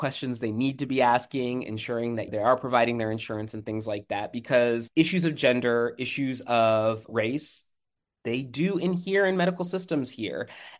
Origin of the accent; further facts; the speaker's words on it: West Virginia, United States; I am brown and I grew up in West Virginia. Like, I'm an Appalachian kid